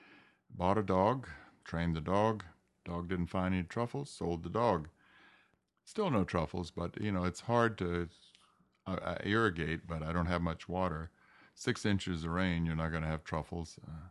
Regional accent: the South, United States; growing up in the South, I didn't have a really good experience with Lambrusca.

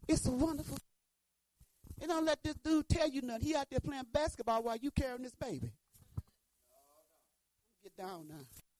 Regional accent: Detroit, Michigan, United States; born there; And I was born in Detroit in the gutter, you know what I'm saying?

